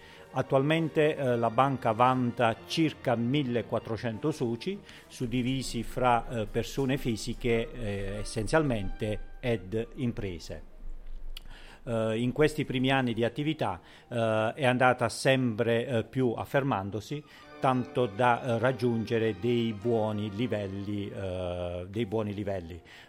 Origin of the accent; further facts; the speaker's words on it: Noci, Apulia, Italy; now in Putignano, Italy; mi sono trasferito qui a Putignano. Sono di Noci.